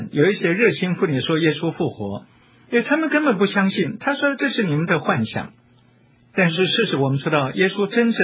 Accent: China; 过去我们中国人说人生70古来稀

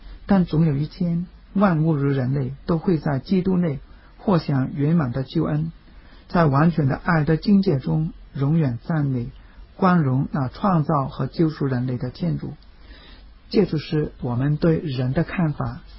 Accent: Hong Kong; 尤其是我们香港人讲的鸡尾酒会 cocktail party

